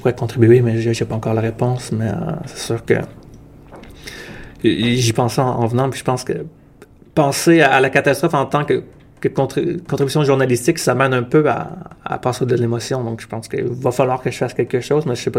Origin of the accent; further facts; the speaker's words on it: Quebec, Canada; en tant que Québécois, en tant que personne qui a beaucoup de contacts avec les différentes communautés culturelles ici, ailleurs.